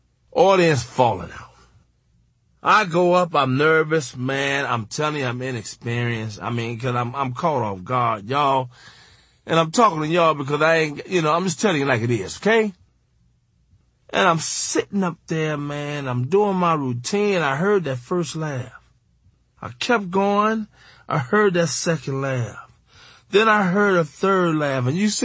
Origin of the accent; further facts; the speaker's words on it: Chicago, Illinois, United States; I'm a comedian from Chicago.